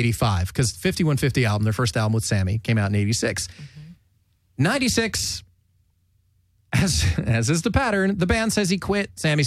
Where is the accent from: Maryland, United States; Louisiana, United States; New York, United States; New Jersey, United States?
New Jersey, United States; And I used to listen to that because, you know, growing up in New Jersey.